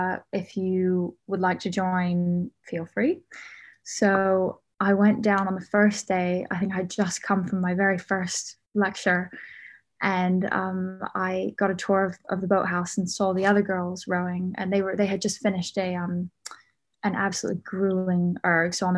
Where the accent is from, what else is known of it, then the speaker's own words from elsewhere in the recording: Bahamas; I'm from the Bahamas. So I grew up, I grew up in the tropics and the sunshine. My parents are both British, but they moved there ages ago, and I was born there and raised there, so it's not a bad place to be from.